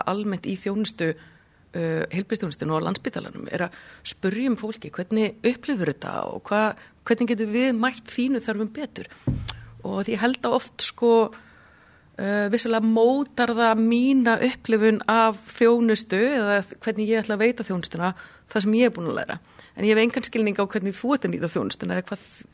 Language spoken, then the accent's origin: Icelandic; Akureyri, Northeastern Region, Iceland; hreinræktaðar akureyringur þó svo að mér hafi verið tjáð það fyrir nokkrum árum að ég væri búin að búa 2/3 hluta ævinar á höfuðborgarsvæðinu